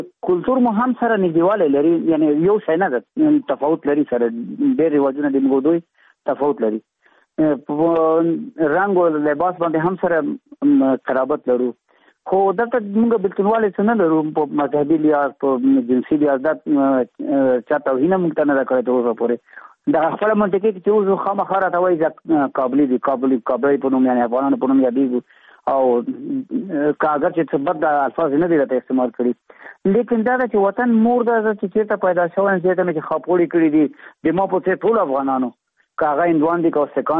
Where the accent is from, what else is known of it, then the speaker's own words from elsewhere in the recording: Afghanistan; موږ د افغانستان یو، افغانان یو، موږ ته افغانستان خپل وطن ده.